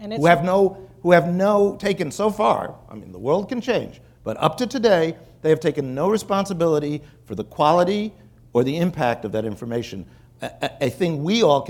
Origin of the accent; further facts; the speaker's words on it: New York, United States; I grew up in New York. What's a lawn?